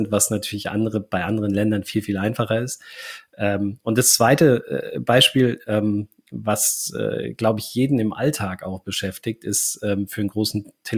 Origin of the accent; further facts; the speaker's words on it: Hesse, Germany; meine Großeltern waren Bauern, mein Vater war Engländer groß geworden sind wir in der Nähe von Frankfurt